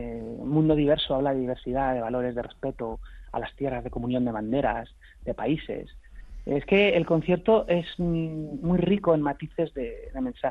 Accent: Teruel, Aragon, Spain; Yo me volví a Teruel en el autocar de línea.

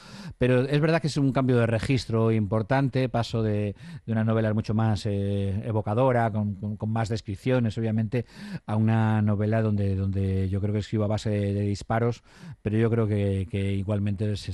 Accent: Portugalete, Basque Country, Spain; Portugalete, ya sabes que yo me considero de allí y es mi patria chica

